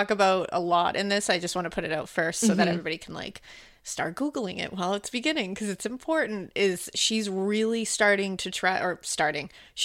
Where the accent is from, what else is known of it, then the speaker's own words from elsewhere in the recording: Massachusetts, United States; because we're from Massachusetts, too.